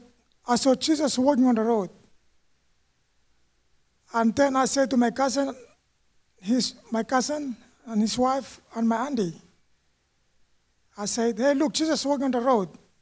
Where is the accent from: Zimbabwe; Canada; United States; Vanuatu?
Vanuatu; born there; I was born in Vanuatu. My family is Christian.